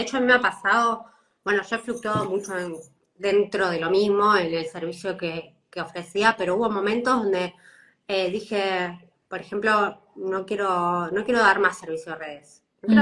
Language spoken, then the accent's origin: Spanish; Argentina; moved away; Eso es algo que también vengo trabajando mucho desde que me fui de Argentina.